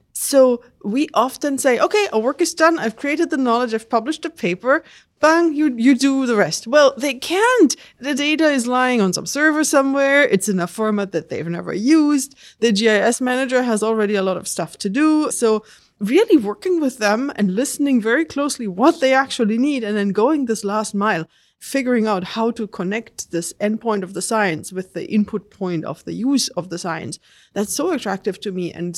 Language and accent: English; Germany; English is a second language; also born or lived in France; I'm German. I grew up in Germany.